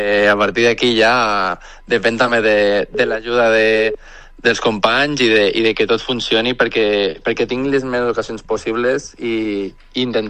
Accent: Vila-real, Valencian Community, Spain; Sí que et diria que estaria igualat, però al final molts dels anys que jo he sigut conscient que i de creixement els he passat allà.

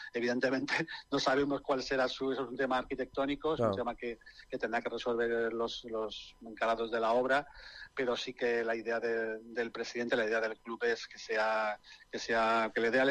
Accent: Castellón, Valencian Community, Spain; soy de Castellón y la gente no conoce la provincia de Castellón, pero tú dices, soy de Villarreal

